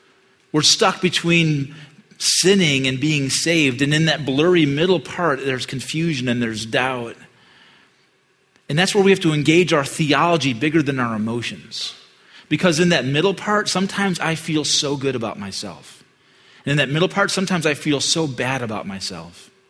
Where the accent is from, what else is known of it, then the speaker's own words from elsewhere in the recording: Midwest, United States; But I grew up in the Midwest, 98% Dutch, so that's the only ethnicity I can make fun of.